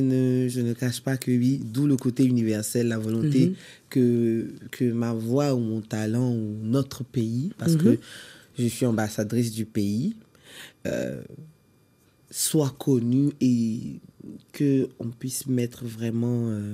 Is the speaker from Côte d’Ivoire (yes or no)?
yes; Côte d’Ivoire; je suis ivoirienne.